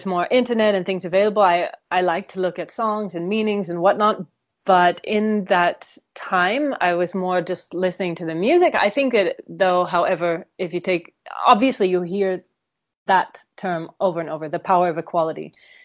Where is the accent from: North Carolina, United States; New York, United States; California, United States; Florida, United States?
California, United States; I'm from California, so I remember that all.